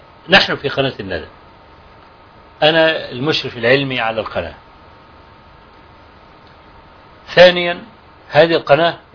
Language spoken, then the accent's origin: Arabic; Kafr El Sheikh, Kafr El Sheikh Governorate, Egypt; معظم المشايخ الموجودين في مدينتي في كفر الشيخ يعني